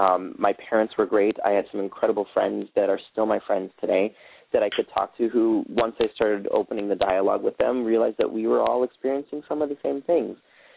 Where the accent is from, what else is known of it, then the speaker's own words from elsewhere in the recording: Wyoming, United States; I grew up in the United States and in the state of Wyoming.